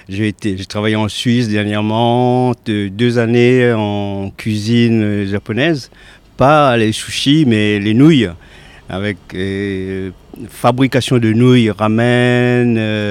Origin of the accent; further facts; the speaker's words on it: Réunion; now in Montpellier, France; parce que je suis réunionnais. Et tout mon parcours s'est fait à La Réunion, en cuisine traditionnelle. C'est arrivant en métropole, je suis arrivé à Montpellier.